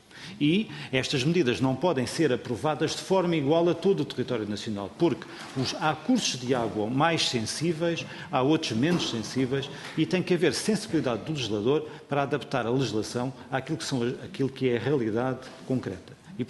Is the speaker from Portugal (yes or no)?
yes; Vila de Rei, Castelo Branco, Portugal; há um no distrito que eu sou natural, em Vila de Rei, há um gastronómico do axigã.